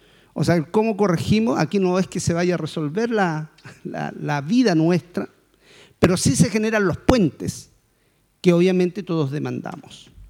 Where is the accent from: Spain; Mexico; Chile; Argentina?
Chile; Uno de los temas que siempre nosotros como chilenos